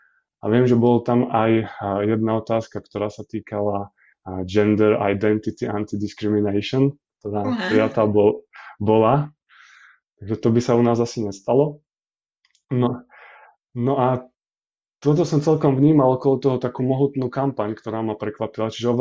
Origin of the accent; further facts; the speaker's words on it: Banská Bystrica, Banská Bystrica Region, Slovakia; pochádzam z najkrajšieho mesta Banská Bystrica